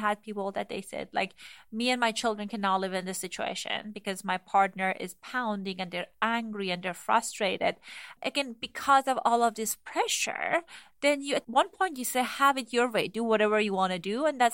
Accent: Iran; I grew up in Iran.

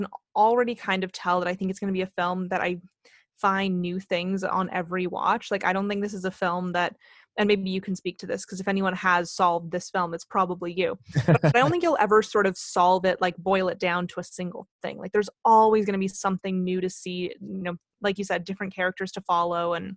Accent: Canada; I will blame this on being Canadian

